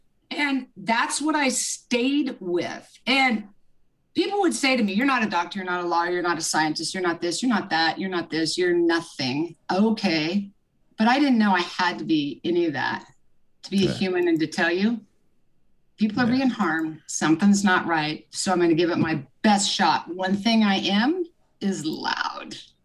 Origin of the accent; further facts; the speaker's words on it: Lawrence, Kansas, United States; I grew up in Kansas, Lawrence, Kansas. I'm a Midwest girl.